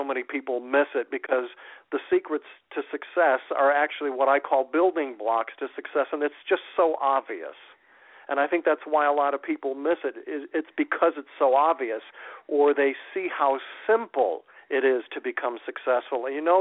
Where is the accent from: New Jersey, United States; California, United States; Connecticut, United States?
Connecticut, United States; It also reminds me of … from my home state of Connecticut